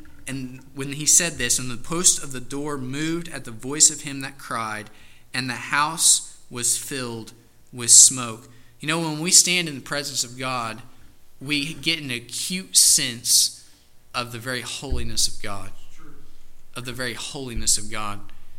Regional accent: Indiana, United States; I'm like, okay, so, I'm from Indiana.

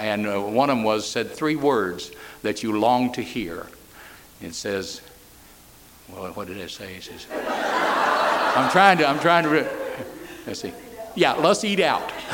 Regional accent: Fillmore, Indiana, United States; I grew up right outside of Fillmore, Indiana. It's a big town.

